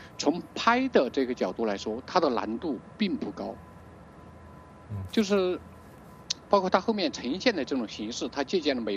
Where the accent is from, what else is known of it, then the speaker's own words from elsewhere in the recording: China; 我来自中国，我是一个中国的调查记者。